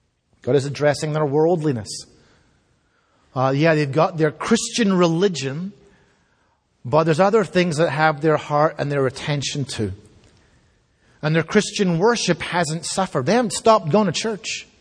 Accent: Scotland, United Kingdom; it knows, obviously, that I am from Scotland

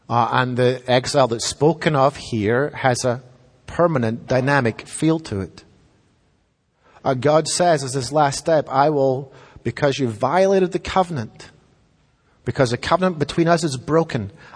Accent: Scotland, United Kingdom; I grew up in Scotland, for those of you who don't know.

